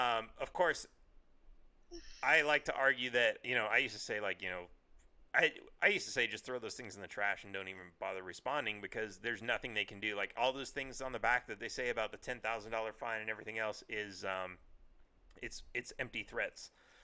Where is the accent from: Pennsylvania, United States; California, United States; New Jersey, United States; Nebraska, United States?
California, United States; born there; I was born in California, but as the bumper sticker says, I wasn't born in Texas, but I got there as fast as I could.